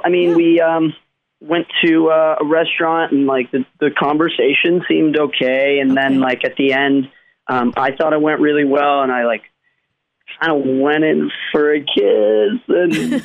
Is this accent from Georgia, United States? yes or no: yes; Georgia, United States; I'm from Georgia originally.